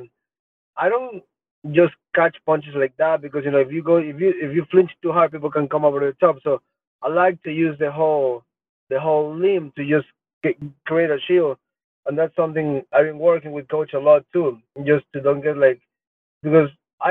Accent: Ecuador; First main event, I'm from Ecuador, all the cameras, US media, South American media, and Ecuador media, cameras all day.

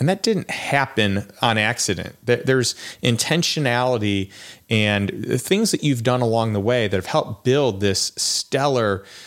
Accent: Chicago, Illinois, United States; You said earlier you're from Chicago. I'm from Chicago.

